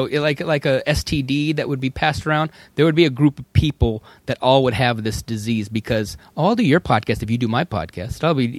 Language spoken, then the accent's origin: English; Redondo Beach, California, United States; I grew up right there in Knob Hill, like five minute walk, half mile from the ocean.